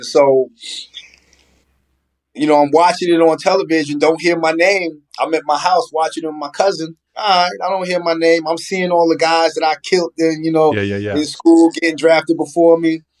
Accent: Long Island, New York, United States; I can't speak on that because I'm from Long Island. I didn't start playing city ball until college when I really started going uptown

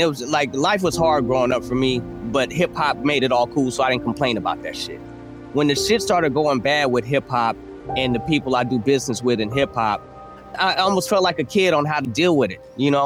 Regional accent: Oakland, California, United States; And that's what it's like growing up in Oakland. You are in the streets if you're out here.

